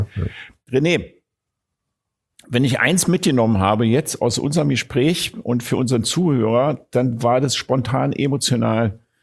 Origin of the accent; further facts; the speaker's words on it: Vienna, Austria; Ich kritisiere nicht, weil ich das unhöflich und respektlos finde, so als Wiener.